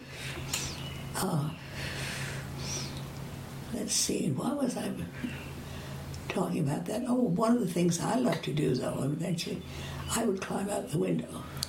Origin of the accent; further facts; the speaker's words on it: Princeton, New Jersey, United States; And anyway, we grew up there in Princeton.